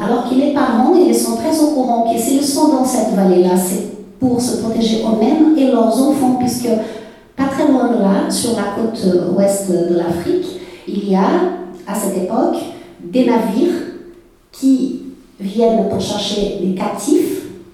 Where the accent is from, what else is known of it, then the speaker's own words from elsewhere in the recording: Brazil; first language Portuguese; French is a second language; petit aparté, je suis brésilienne